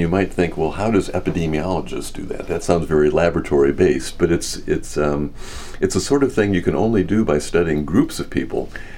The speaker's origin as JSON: {"language": "English", "region": "Michigan", "country": "United States", "tie": "born or raised there", "said": "I grew up in Michigan."}